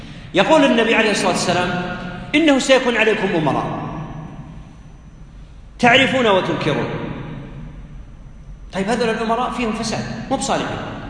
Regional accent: Saudi Arabia

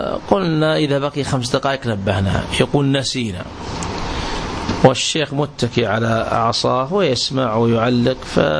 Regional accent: Riyadh, Riyadh Province, Saudi Arabia; تعرفونه عندنا في الرياض

